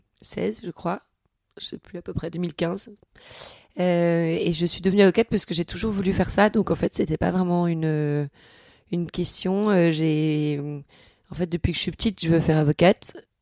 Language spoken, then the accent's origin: French; Toulouse, Occitanie, France; Oui, moi je viens de Toulouse, oui. et donc j'ai fait après mon bac, je suis rentrée à la fac de droit à Toulouse. J'ai fait mes 2 premières années à Toulouse.